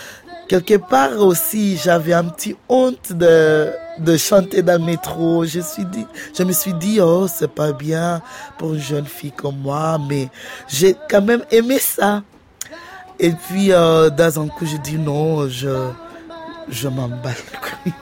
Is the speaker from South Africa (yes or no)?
yes; Soweto, Gauteng, South Africa; moved away as an adult; now in Paris, France; j'ai 36 ans et je viens de l'Afrique du Sud, Soweto exactement. Et puis je suis ici à Paris, ça fait 3 ans, mais... J'ai vécu à Paris avant. La première fois que je suis arrivée à Paris, c'était en 1998.